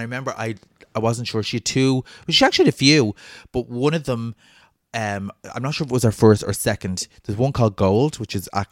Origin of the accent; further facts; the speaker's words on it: Ireland; And us as Irish people, we're very emotive and very kind of like pour our hearts out.